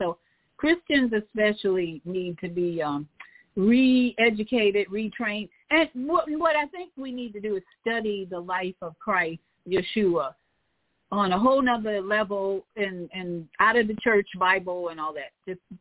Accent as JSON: {"language": "English", "town": "Chicago", "region": "Illinois", "country": "United States", "tie": "born or raised there", "said": "and I was born and raised in Chicago."}